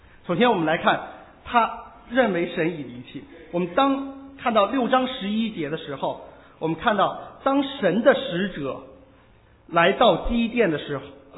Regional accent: China; 其实我们从中国来都应该知道

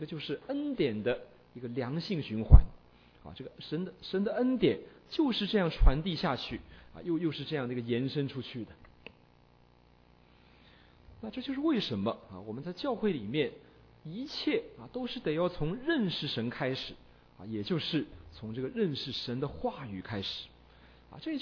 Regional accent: Shanghai, China; 那我们上海人叫做

